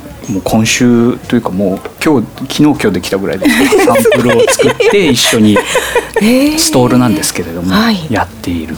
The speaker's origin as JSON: {"language": "Japanese", "region": "Shimane", "country": "Japan", "tie": "born or raised there", "said": "でもう島根県に帰りたいっていうタイミングで、うん、じゃあ好きなことをやって、地元に帰ろうということで"}